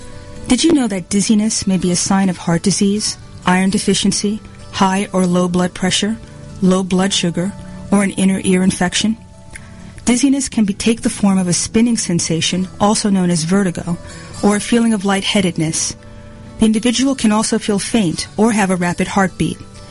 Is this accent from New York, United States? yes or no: yes; New York, United States; I grew up in New York. I cannot tell you the number of stories of police violence and brutality